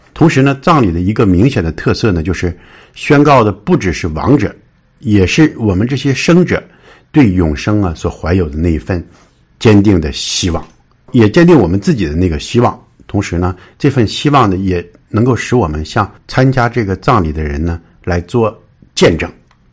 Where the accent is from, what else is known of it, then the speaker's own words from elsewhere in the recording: China; 我们中国人说这个丧事呢